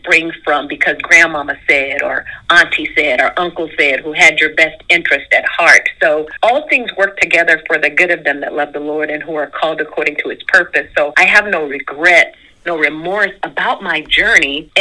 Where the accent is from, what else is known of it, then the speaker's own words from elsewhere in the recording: the South, United States; Southern girl, born and bred.